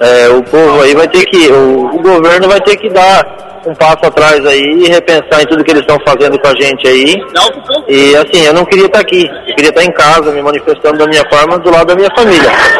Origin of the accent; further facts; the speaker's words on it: Santa Catarina, Brazil; Eu sou de Sara, Santa Catarina.